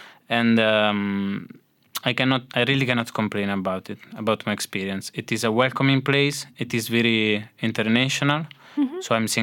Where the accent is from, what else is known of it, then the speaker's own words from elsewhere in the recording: Southern Italy, Italy; I'm from the southern Italy, so I feel really connected to Malta, so culturally speaking